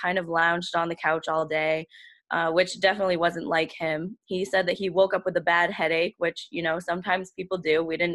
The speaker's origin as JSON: {"language": "English", "town": "Guilford", "region": "Maine", "country": "United States", "tie": "born or raised there", "said": "I'm from Guilford, Maine. I'm 24 years old. I grew up in Guilford. I've never gone far from here."}